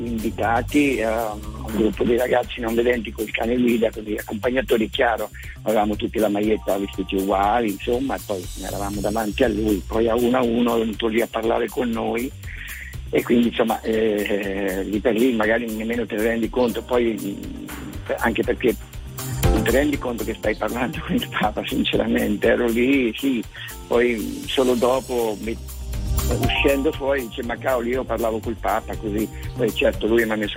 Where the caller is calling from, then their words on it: Marche, Italy; Io sono qui in un paesino vicino a Ancona, a Martigiano